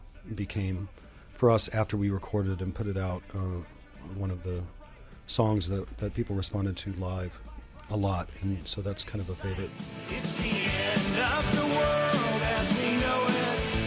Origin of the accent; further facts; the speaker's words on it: Georgia, United States; you know, we're from Georgia